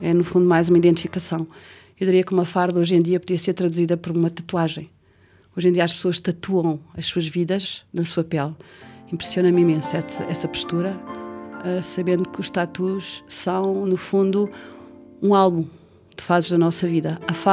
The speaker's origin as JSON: {"language": "Portuguese", "country": "Portugal", "moved": "yes", "said": "Sou portuguesa, tenho 60 anos, vivi cerca de 30 anos fora de Portugal e voltei definitivamente há 7 anos a Portugal."}